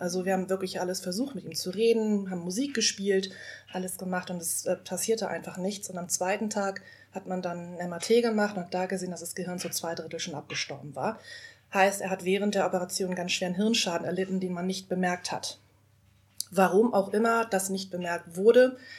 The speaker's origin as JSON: {"language": "German", "town": "Rendsburg", "region": "Schleswig-Holstein", "country": "Germany", "tie": "born there", "lives_now": "Hamburg, Germany", "said": "bin 39, bin ein richtiges Nordlicht, komme gebürtig aus Rendsburg, bin also nordischer als jeder Hamburger. Bin seit 20 Jahren in Hamburg"}